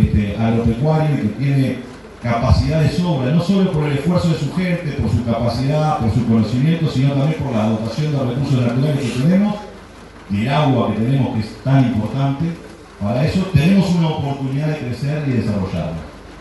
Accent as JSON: {"language": "Spanish", "region": "Montevideo", "country": "Uruguay", "said": "yo soy montevideano"}